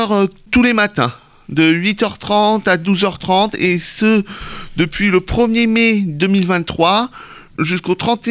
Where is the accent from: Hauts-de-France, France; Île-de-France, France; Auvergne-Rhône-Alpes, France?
Île-de-France, France; Lagny-sur-Marne; born there; j'ai 28 ans, je suis né à Lagny-sur-Marne